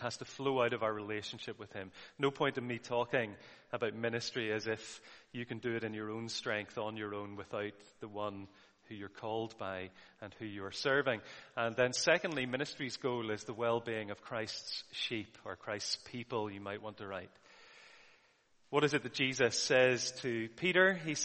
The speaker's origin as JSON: {"language": "English", "country": "Ireland", "said": "So even though I'm an Irishman, I think I managed to put the pages in number in order."}